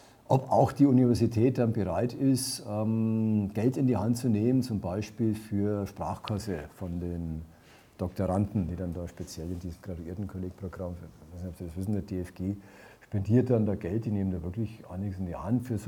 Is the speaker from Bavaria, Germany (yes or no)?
yes; Bavaria, Germany; accent: Franconian; dass ich bin auch Franke, wie Sie hören